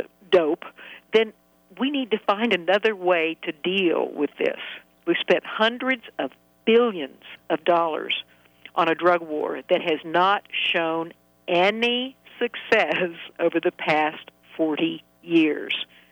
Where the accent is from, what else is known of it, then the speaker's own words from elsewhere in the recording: Texas, United States; now in New York, United States; I'm a Texan, but I'm living in New York.